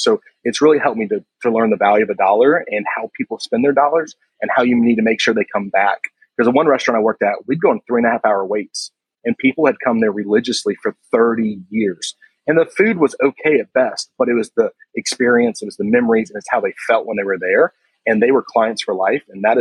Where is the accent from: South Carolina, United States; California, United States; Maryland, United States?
South Carolina, United States; Myrtle Beach; It was okay at best. Okay. It's the place that, you know, there's everything to do if you're a tourist and you feel like there's nothing to do as a local.